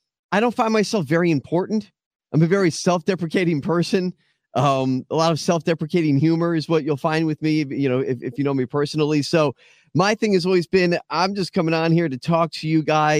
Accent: Florida, United States; So actually born and raised in South Florida, which surprises a lot of people because there's not a lot of us native Floridians.

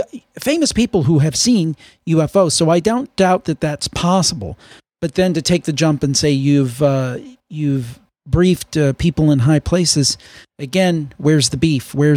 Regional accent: Cleveland, Ohio, United States; Actually, it came out of a reporter out of my hometown, Suzanne Stratford, who works for Fox 8 in Cleveland.

